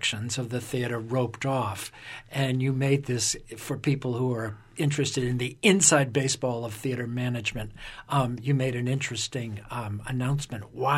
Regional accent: New Bedford, Massachusetts, United States; I should add, I'm a native of New Bedford.

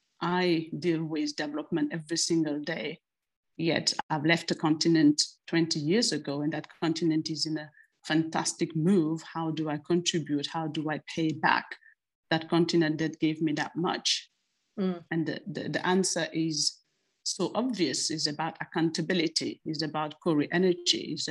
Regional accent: Senegal; now in France; I'm a world citizen. I mean, I was born and raised in Senegal, but quite early I moved to France and discovered Europe, and which make me an Afropean

